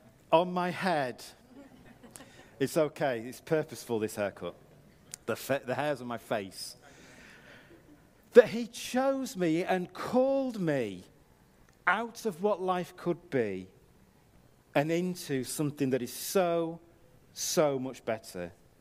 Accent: United Kingdom; because we're British

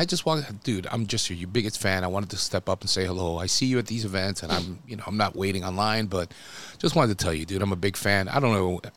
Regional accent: Miami, Florida, United States; Hey, I'm from Miami, right?

